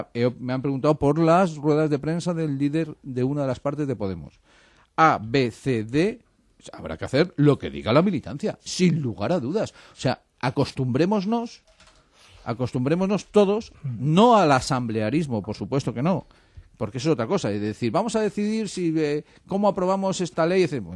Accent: Spain; nuestros valores y nuestros principios como socialistas y como españoles

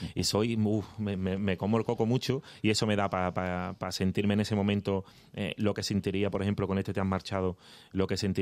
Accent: Utrera, Andalusia, Spain; yo soy de Utrera, que tan buenos artistas ha dado, ¿no? Entonces yo eso lo llevo arraigado, porque mi padre era muy flamenco y me lo ha inculcado desde pequeño.

